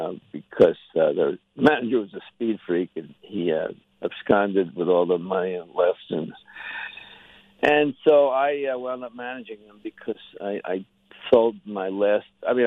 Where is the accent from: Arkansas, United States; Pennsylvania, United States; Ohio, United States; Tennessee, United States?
Pennsylvania, United States; Philadelphia; Well, I was from Philadelphia. And I was managing bands in the late 60s, and the Electric Factory.